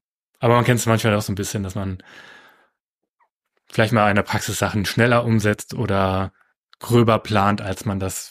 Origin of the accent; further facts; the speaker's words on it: Paderborn, North Rhine-Westphalia, Germany; Ich komme aus Paderborn, deswegen war es so ein bisschen, ich hatte auch Lust irgendwie, ja, wieder so ein bisschen in die Heimat zurückzugehen.